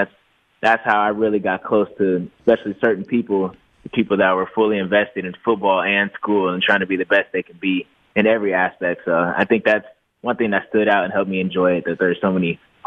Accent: California, United States; And I'm from Southern California, so it was always a big old rivalry of, oh, SoCal has better athletes, NorCal is better in food

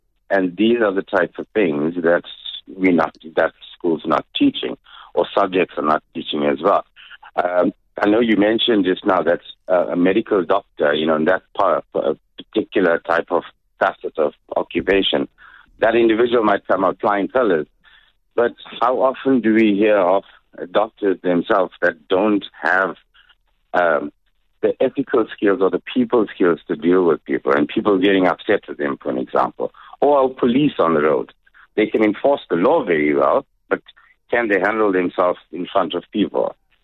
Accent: South Africa; We have not made it a part of being South African. So, you know, being proudly South African is we are the Rainbow Nation.

